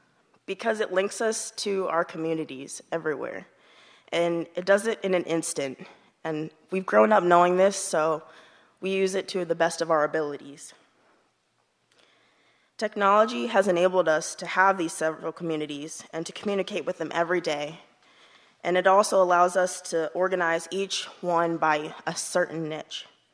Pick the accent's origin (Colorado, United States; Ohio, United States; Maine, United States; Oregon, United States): Ohio, United States; Cincinnati; my hometown of Cincinnati, Ohio